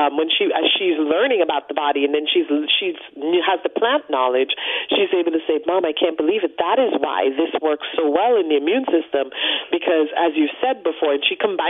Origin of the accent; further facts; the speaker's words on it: Guyana; Growing up in Guyana, because in the village where I grew up, indentured servants from India came, and indentured servants from China came. So my grandparents are Chinese, and my mom's side, they're Chinese and African.